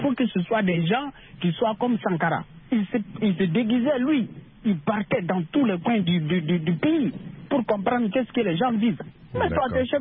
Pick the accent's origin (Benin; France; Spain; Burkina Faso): Burkina Faso; C'est chez moi, je suis burkinabé.